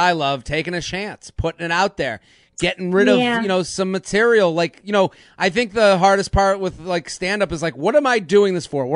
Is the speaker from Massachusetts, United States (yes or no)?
yes; Needham, Massachusetts, United States; I'm from Needham.